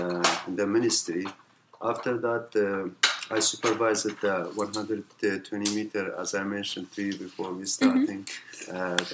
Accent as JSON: {"language": "English", "town": "Erbil", "region": "Kurdistan Region", "country": "Iraq", "tie": "born or raised there", "also_born_or_lived": "Kirkuk", "said": "Yeah, I grew up in Erbil City. It's a city"}